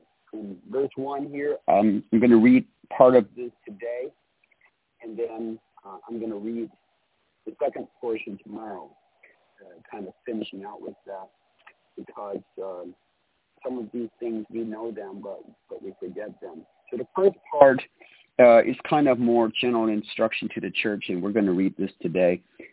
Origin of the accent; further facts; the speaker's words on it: Wisconsin, United States; I'm from Wisconsin doing the daily inspiration here